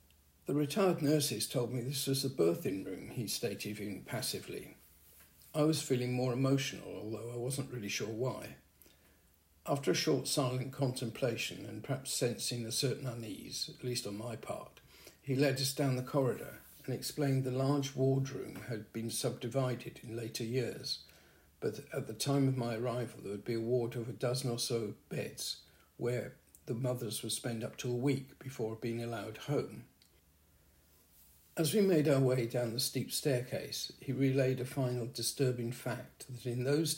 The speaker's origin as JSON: {"language": "English", "town": "Gower", "region": "Wales", "country": "United Kingdom", "tie": "born there", "said": "I was told by my parents that I was born in Gower, and my birth certificate confirms this."}